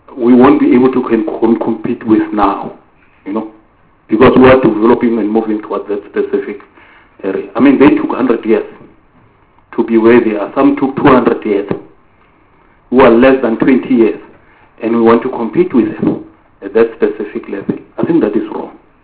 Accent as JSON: {"language": "English", "region": "Gauteng", "country": "South Africa", "said": "I come from Gauteng."}